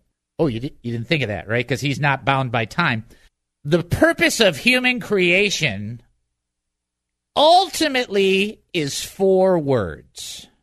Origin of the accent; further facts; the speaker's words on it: United States; And I, by the way, I love being an American.